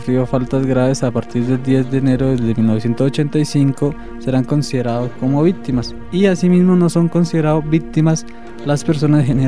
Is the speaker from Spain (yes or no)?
no; Colombia; como los colombianos somos tan curiosos, les pregunté que por qué realizaban esta actividad